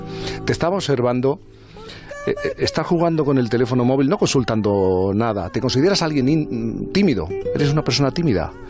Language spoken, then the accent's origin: Spanish; Jerez de la Frontera, Andalusia, Spain; Yo soy de Jerez de la Frontera, ya sé que no se nota.